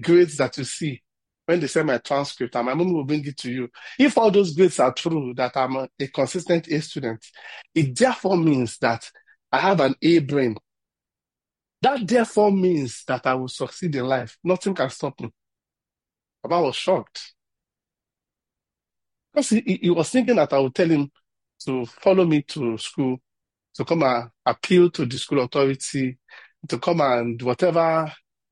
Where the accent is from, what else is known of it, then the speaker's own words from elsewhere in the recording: Ibadan, Oyo, Nigeria; I grew up in Ibadan.